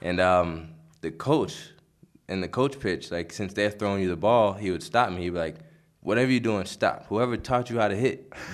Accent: Cincinnati, Ohio, United States; born there; I mean, growing up, I was always with my uncles because I was born in Cincinnati and they were always around.

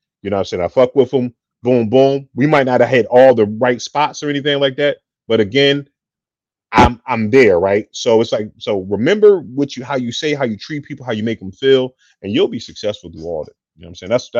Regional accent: Philadelphia, Pennsylvania, United States; growing up in Philly and stuff like that, yo, you had to be able to rank and bust on cats or whatever.

